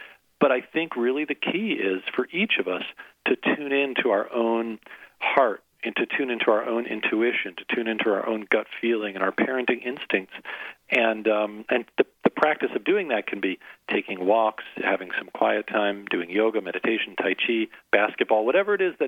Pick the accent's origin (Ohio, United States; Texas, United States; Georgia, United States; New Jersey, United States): New Jersey, United States; Yeah, so when I grew up in New Jersey, and I was the number one ranked debater in New Jersey.